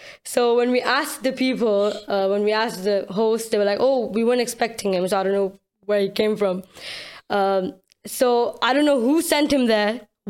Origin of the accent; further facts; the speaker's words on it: Belgium; I'm from Belgium, so I'm a European, you know, girl. And I started Islamic knowledge from the age of 7 from Pakistan, online.